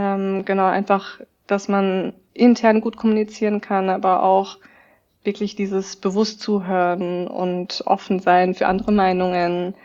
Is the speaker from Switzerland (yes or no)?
no; Bavaria, Germany; also born or lived in Latin America; wir sitzen wunderschön Franken in Volkachen und Würzburg, und das ist meine Heimat. Ich war jahrelang unterwegs, ich war viel im Ausland auch, längere Zeit in Lateinamerika gelebt und bringe Sprachkenntnisse mit.